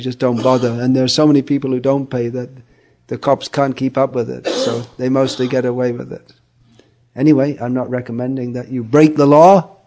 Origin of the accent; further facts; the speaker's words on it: England, United Kingdom; born there; And I was born in England, dysfunctional family, went to school, nothing in particular to say.